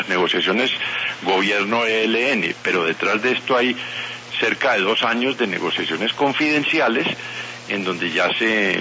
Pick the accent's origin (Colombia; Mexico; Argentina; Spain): Colombia